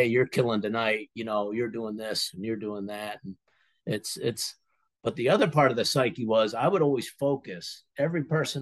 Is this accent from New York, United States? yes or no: no; Pennsylvania, United States; moved away as an adult; now in Maine, United States; I was raised in Pennsylvania, went to Maine when I was 19, went to college